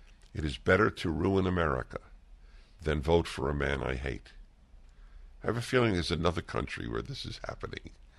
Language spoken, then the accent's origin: English; New York City, New York, United States; I grew up in Brooklyn, New York. We would play stickball in the street.